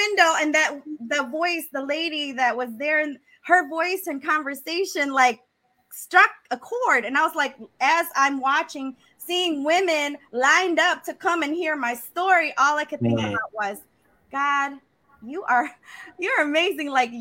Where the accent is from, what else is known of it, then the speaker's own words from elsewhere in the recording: Laos; also born or lived in Thailand; now in United States; I was born homeless outside the refugee camps of Thailand. Okay. I'm from Laos, a small country in Southeast Asia.